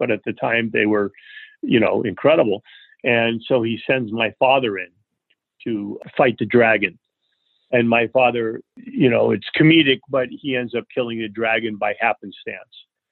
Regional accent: New York, United States; born there; I was born in New York.

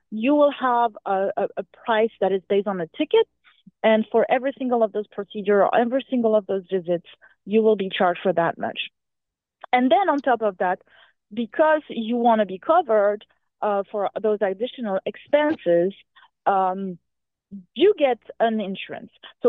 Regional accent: France; I'm originally from France.

